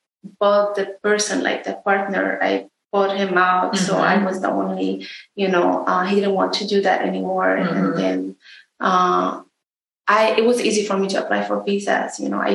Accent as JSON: {"language": "English", "country": "Morocco", "tie": "born or raised there", "first_language": "Moroccan Arabic", "second_language": "English", "said": "We speak Moroccan. We use Arabic in school. Then we learn French."}